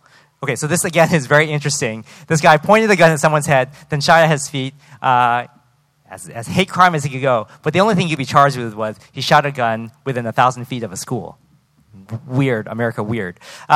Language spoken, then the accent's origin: English; United States; I wanted to talk about something that happened in the United States, and I know I'm American, and so there's some bias in this.